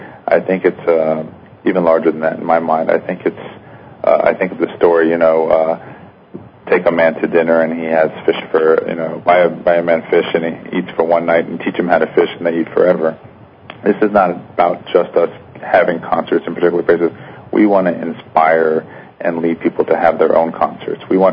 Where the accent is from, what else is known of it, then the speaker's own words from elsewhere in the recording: Miami, Florida, United States; I am from the Miami area.